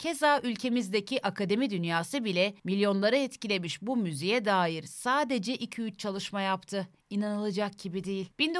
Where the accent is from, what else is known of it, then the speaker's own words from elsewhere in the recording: Çorum, Turkey; Çocukluğum Çorum'da geçti. Annem mahalleli kadınları çoluk çocuğu toplayıp saray sinemasına götürürdü.